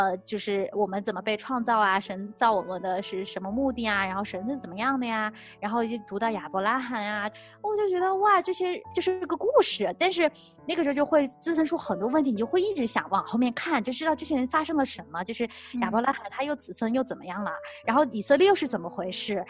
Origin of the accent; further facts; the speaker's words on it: China; 而且我从小在国内我是觉得很孤独的